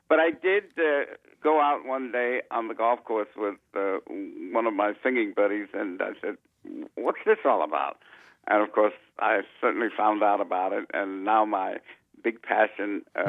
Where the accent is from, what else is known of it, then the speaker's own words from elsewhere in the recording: San Francisco, California, United States; The thing about growing up in San Francisco was that at a very early age, I was influenced by, for instance, in school, I became president of the student body.